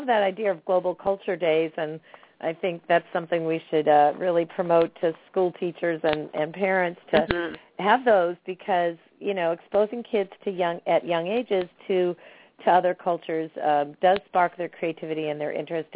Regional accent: New Hampshire, United States; Because I think I grew up in New England, and quite frankly, we were not very ethnically diverse in New Hampshire.

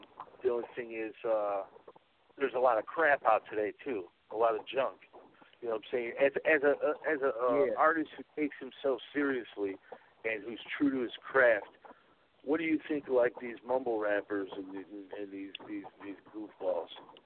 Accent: Chicago, Illinois, United States; You know what I'm saying? I'm from Chicago.

